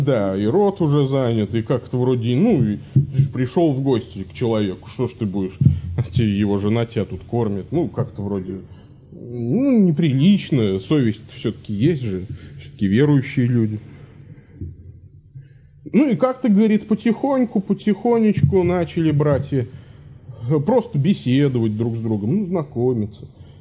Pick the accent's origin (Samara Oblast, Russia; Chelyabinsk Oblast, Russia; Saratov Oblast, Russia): Samara Oblast, Russia; Samara; У нас в Самаре, откуда я родом